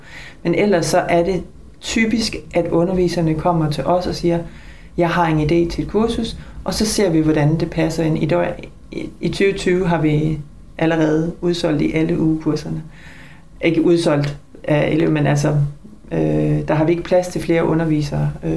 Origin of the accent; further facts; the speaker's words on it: Vojens, Region of Southern Denmark, Denmark; Men jeg kommer som sagt fra Vojensag, så det er en stor forbedring.